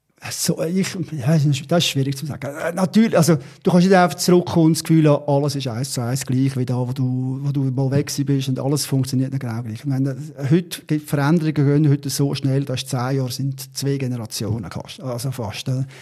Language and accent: German; Switzerland; weil bei uns in der Schweiz haben wir nach 2, 3, 4 Monaten schon bald nicht mehr gewusst, dass es eigentlich mal so eine Pandemie war.